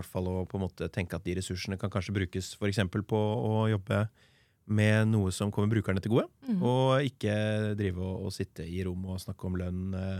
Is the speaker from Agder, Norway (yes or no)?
no; Vestfold og Telemark, Norway; Jeg er fra Telemark, så derfor kanskje sier jeg Telemark først.